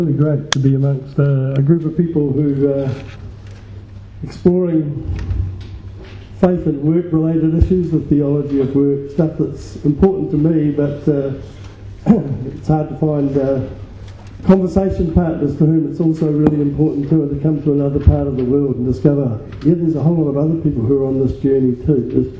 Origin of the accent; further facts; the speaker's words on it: New Zealand; As I said last night, I'm from New Zealand.